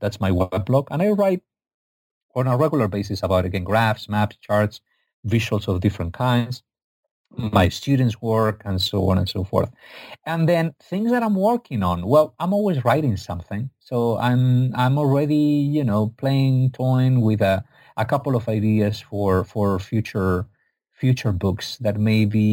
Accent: Spain; although I'm from Spain, not from Egypt.

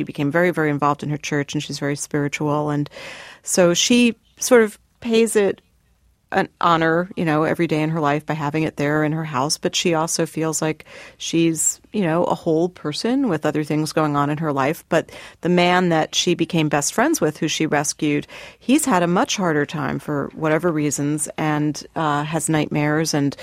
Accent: New York City, New York, United States; you just feel like really proud as a New Yorker to see, you know, we're still here.

